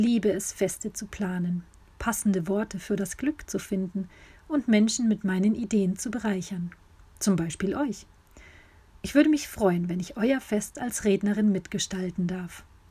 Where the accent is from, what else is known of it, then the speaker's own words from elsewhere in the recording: Munich, Bavaria, Germany; 1982 geboren. Mit meinem Mann und unseren drei Kindern lebe ich in meiner Heimatstadt München.